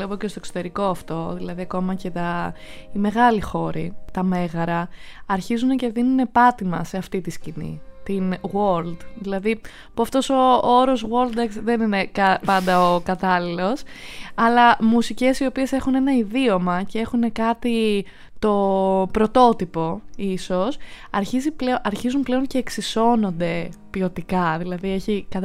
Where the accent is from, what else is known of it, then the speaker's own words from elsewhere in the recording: Kavala, Eastern Macedonia and Thrace, Greece; Εγώ είμαι από Καβάλα.